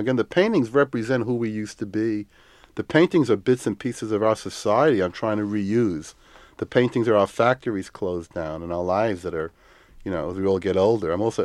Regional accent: Brownsville, United States; the very many lives that I grew up with in Brownsville.

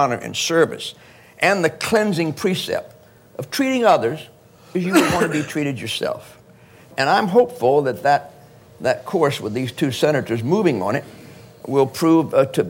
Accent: Houston, Texas, United States; I grew up Catholic in Houston, Texas, so I know about gun culture, all about it.

